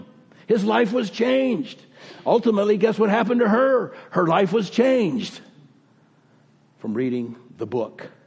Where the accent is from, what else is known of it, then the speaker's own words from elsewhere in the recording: Oceanside, California, United States; I grew up in Oceanside, California. Oceanside, doesn't that sound good?